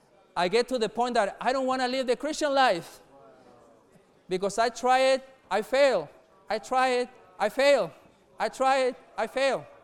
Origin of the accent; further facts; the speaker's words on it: Mexico; now in Anaheim, United States; I'm originally from Mexico, but in the last 13 years, I've been in Anaheim. So I come from Anaheim